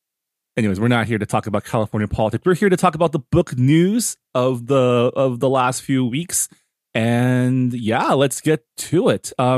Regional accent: Canada; now in United States; as a Canadian, I was on the sidelines

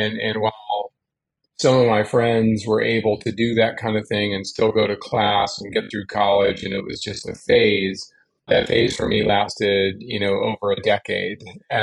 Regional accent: North Carolina, United States; For me, I grew up in North Carolina. Went to the University of North Carolina, Chapel Hill, thinking I was pretty awesome.

